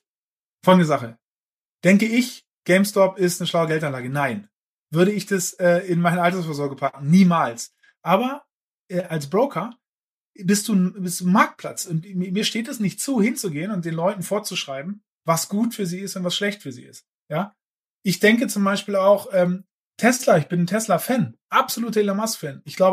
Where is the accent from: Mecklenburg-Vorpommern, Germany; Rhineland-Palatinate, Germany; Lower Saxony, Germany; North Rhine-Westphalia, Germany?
Lower Saxony, Germany; now in Berlin, Germany; So, ich bin ja Berliner, ne? Wie du weißt. Ursprünglich dann aus Friesland aufgewachsen